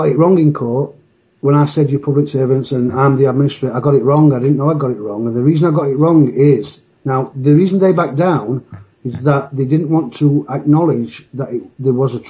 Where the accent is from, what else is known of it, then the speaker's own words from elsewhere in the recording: Sheffield, Yorkshire and the Humber, United Kingdom; I'm from Sheffield, so you have to talk slow.